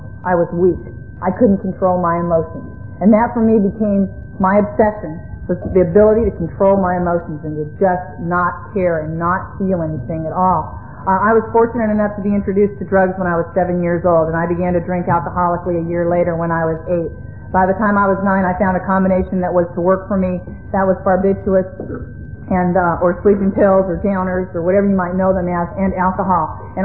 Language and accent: English; Venice, United States; But as I grew up in Venice at that time, I was sort of an observer of people, and I was a rather quick child.